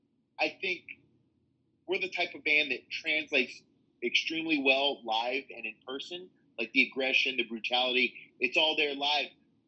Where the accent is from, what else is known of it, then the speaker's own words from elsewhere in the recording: Little Rock, Arkansas, United States; You know, we're from Little Rock, Arkansas. We have a pretty pretty diehard fan base in the area.